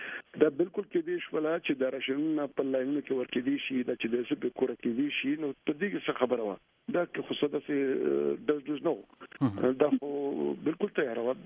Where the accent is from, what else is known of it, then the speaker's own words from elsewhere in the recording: Khyber Pakhtunkhwa, Pakistan; زه د جنوبي وزیرستان یم بنیادی